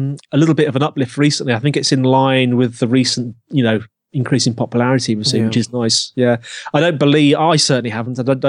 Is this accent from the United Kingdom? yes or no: yes; Birmingham, West Midlands, United Kingdom; accent: Birmingham; now in Brighton, United Kingdom; Well, I live in Brighton, but I am a Brummie.